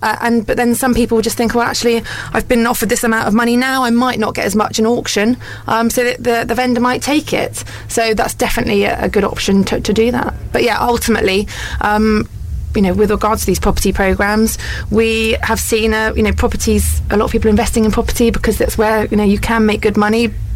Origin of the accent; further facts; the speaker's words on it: South West England, United Kingdom; I'm a bit biased here because I'm from Somerset